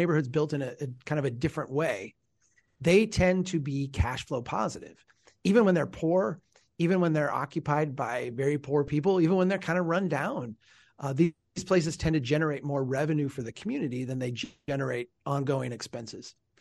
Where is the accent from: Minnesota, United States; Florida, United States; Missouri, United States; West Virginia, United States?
Minnesota, United States; Brainerd; I mean, I'm from Brainerd. Brainerd's a city of 14,000.